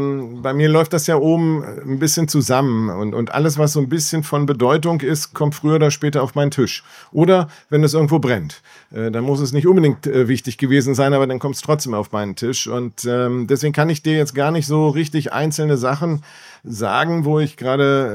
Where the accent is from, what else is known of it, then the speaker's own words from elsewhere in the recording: Hildesheim, Lower Saxony, Germany; So, meiner Heimatstadt. So.